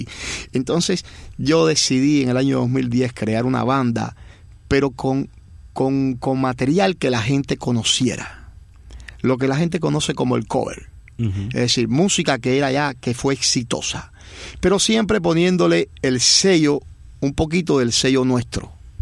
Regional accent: Cuba; now in Miami, United States; aunque seamos cubanos, somos aquí de Miami.

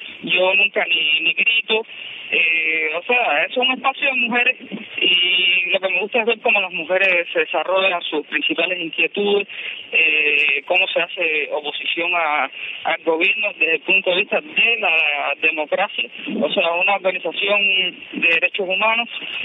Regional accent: Cuba; como todo cubano, he tenido mis inquietudes sobre determinados temas

